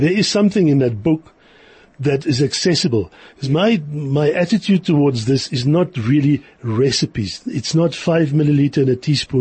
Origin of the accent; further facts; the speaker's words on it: South Africa; now in France; I say, man, I'm from South Africa. Jeez, it's a lot drier here.